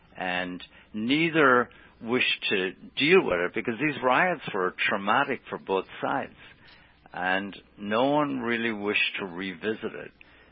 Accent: Ireland; I grew up on African-American music in Ireland

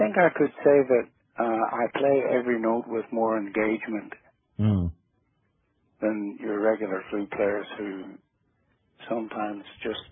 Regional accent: Belfast, Northern Ireland, United Kingdom; I was just reminiscing earlier on about this business of growing up in Belfast and being in the band, the flute band.

